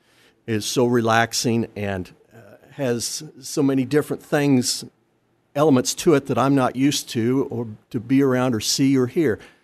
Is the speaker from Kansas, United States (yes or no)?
yes; Arlington, Kansas, United States; I'm from Arlington, between Hutch and Pratt.